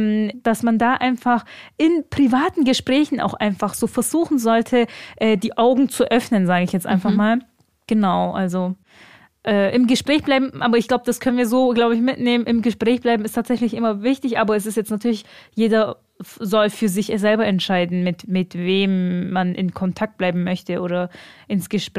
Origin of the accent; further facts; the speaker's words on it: Bavaria, Germany; now in Berlin, Germany; weil das auch meine Heimat ist. Okay, ich bin jetzt von Bayern nach Berlin gezogen, aber ich bin trotzdem noch in Deutschland geblieben